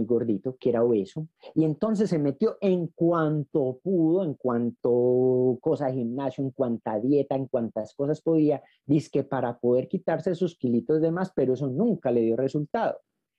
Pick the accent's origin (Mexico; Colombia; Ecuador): Colombia; Medellín, Antioquia; yo soy muchacho de Medellín, Colombia. Me tocó vivir en un barrio que era un poquito complejo en términos de la violencia.